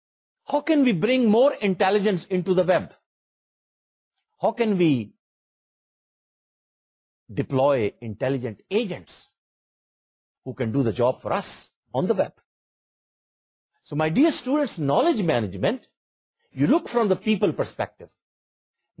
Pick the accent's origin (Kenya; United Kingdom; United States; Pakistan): Pakistan; So if we as a nation, if we as Pakistani, if we as a knowledge professional want to survive and thrive